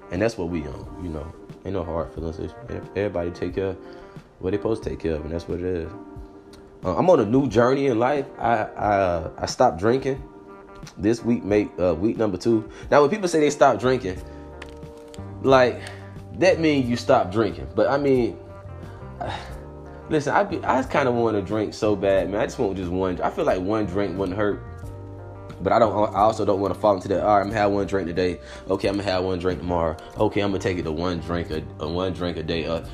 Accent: Florida, United States; And I mean, I'm from South Florida. I'm from the South Florida circuit for a lot of the Miami area.

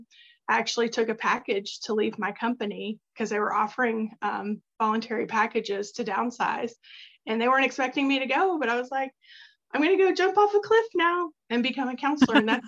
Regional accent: Texas, United States; also born or lived in Memphis; now in Atlanta, United States; So I grew up in Texas, started in a corporate position, was promoted to a job in Memphis. I was there 5 years, then came to Atlanta, Georgia for another promotion.

